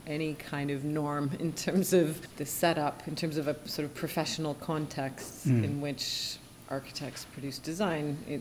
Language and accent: English; Canada; You know, as a Canadian, you can't get a job in Europe.